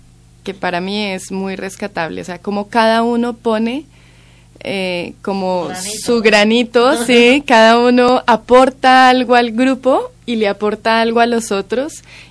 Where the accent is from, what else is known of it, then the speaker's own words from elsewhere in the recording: Colombia; now in Madrid, Spain; yo soy de Colombia. Llegué a Madrid pues a hacer el máster, entonces no conocía nada.